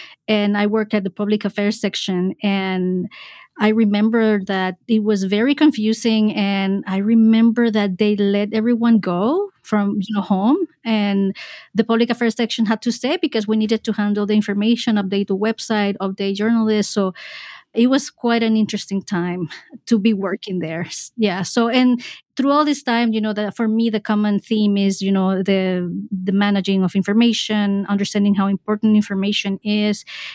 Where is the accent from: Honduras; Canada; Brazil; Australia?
Honduras; moved away as an adult; now in United States; I am originally from Honduras, and I came to the United States almost 20 years ago.